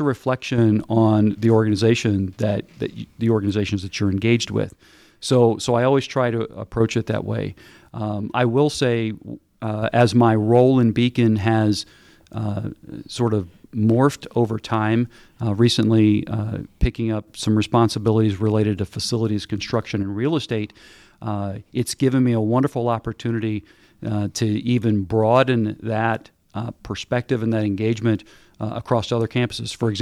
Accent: Ohio, United States; I grew up in Ohio. So, you know, Ohio, Indiana, very aligned culturally to how I grew up.

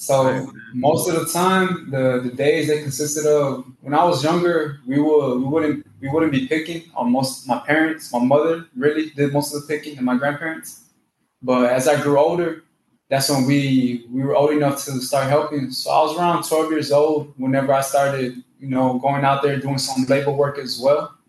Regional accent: Florida, United States; So my background is, I come from Florida.

